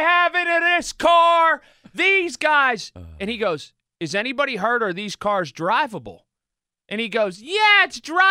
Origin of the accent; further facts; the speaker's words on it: Sharpsburg, Pennsylvania, United States; I grew up in South Central Fox Chapel in Sharpsburg.